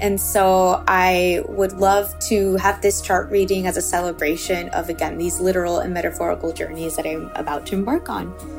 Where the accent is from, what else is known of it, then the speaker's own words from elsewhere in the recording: Mexico City, Mexico; also born or lived in United States; now in Singapore; I am originally from Mexico City, but I lived in the States for a really long time, became a green card holder. But the last 2 years of my life, I've been living, working, and just having the best time of my life in Singapore.